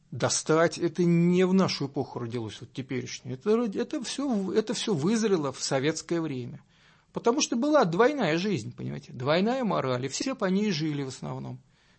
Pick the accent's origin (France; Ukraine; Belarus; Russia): Russia; Moscow; я родился и вырос на Соколе. Это один из районов Москвы.